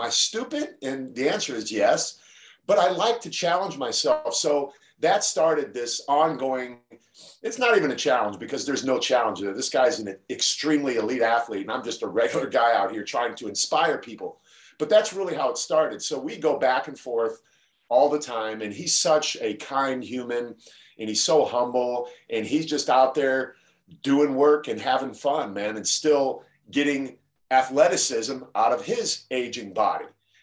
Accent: Canton, Ohio, United States; So I grew up in Canton, Ohio, and joined the Marine Corps at age 17.

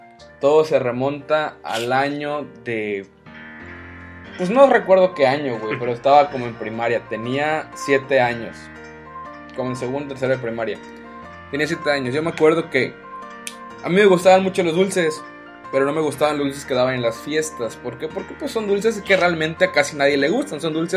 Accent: Ciudad Valles, San Luis Potosí, Mexico; donde yo crecí, en Ciudad Valles, y es un lugar que realmente muchas personas tienen carencias.

